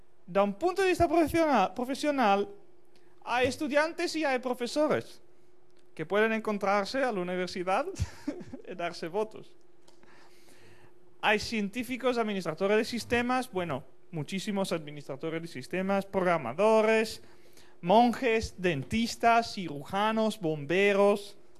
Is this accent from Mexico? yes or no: no; Italy; de Italia. Y bueno, empiezo hablando de mis experiencias personales